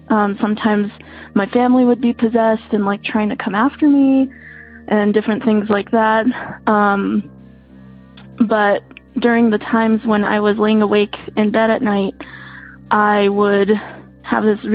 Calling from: Santa Fe, New Mexico, United States; I'm calling from Santa Fe, New Mexico.

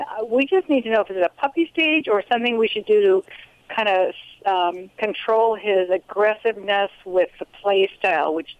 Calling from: Arroyo Grande, California, United States; Arroyo Grande, California.

